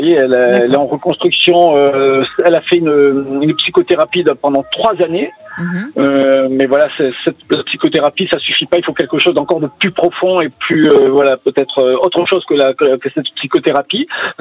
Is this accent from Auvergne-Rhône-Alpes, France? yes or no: no; Nouvelle-Aquitaine, France; Moi, je suis originaire de la Gironde et j'aurais pu venir effectivement m'installer sur Bordeaux